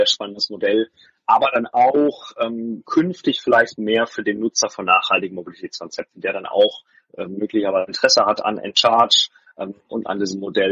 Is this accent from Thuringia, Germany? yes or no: no; Stuttgart, Baden-Württemberg, Germany; Jetzt kommen wir aus Stuttgart